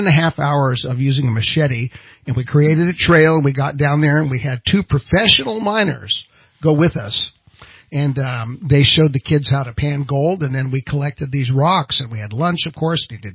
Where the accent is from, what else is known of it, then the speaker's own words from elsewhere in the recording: Lewiston, California, United States; So we were camping in Lewiston, which is my hometown. I came from Trinity County.